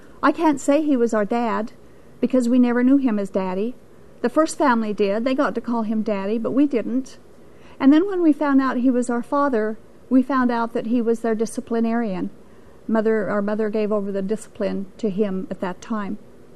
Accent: Utah, United States; I was born and raised in a local polygamy group. I was born and raised in the Kingston Polygamy Group, a thriving group here in the state of Utah.

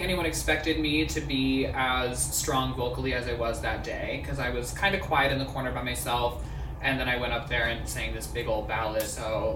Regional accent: Erie, Pennsylvania, United States; I am from Erie, Pennsylvania, a little lake town up in northwest sector of Pennsylvania

